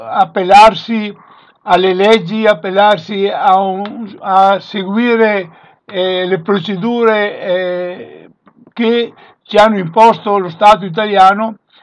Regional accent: Veneto, Italy; abbiamo la forza, la capacità e l'organizzazione come veneti di fare questo salto di qualità

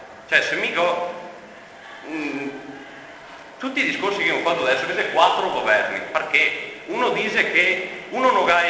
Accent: Cittadella, Veneto, Italy; sono di Cittadea

